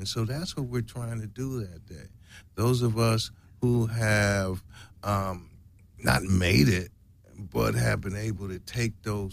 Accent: New York, United States; now in Los Angeles, United States; And I'm a New Yorker, so Skid Row is like the New York part of L.A.

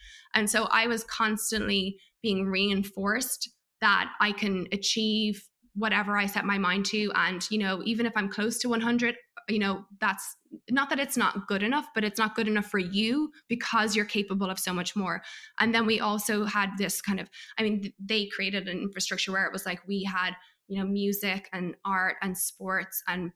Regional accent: Ireland; By the way, I'm so American, I said report cards. What do we call them in Ireland?

